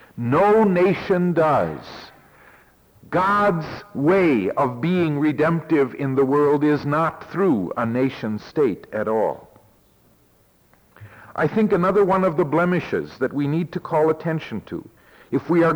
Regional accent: Ohio, United States; I hope it's not only because I come from Ohio that I am pessimistic about public education.

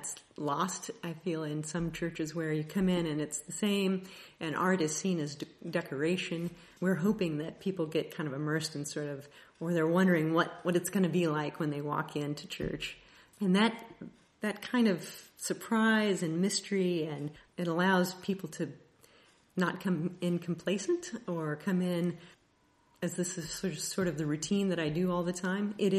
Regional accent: Kansas City, United States; I am from the Kansas City area.

